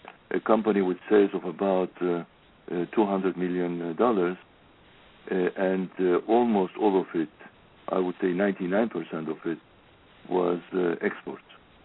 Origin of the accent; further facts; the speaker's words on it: Turkey; moved away as an adult; now in Israel; I was born in Turkey and I was raised in Turkey and I was in Turkey until I was about 25. And I left Turkey and moved to Israel.